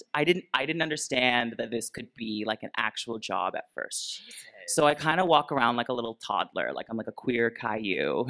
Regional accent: Peterborough, Ontario, Canada; I moved from Peterborough, Ontario to Toronto, Ontario.

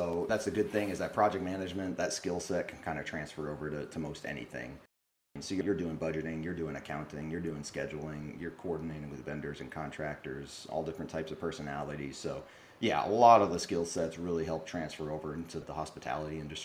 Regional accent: Northeast, United States; I'm based out of South Florida. I grew up in the Northeast, but been down here for a while.

